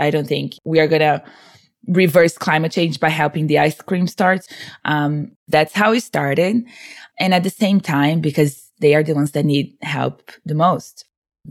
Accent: Brazil; English is a second language; I'm originally from Brazil, as you may notice, my accent

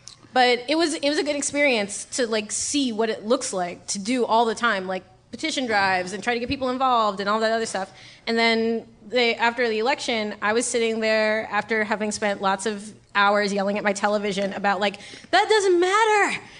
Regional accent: New York, United States; Yeah, I was born and raised in New York.

